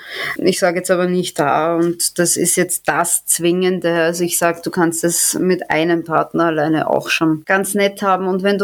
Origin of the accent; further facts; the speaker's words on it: Austria; now in Germany; Ohne Grund bin ich aus Österreich nicht abgehauen.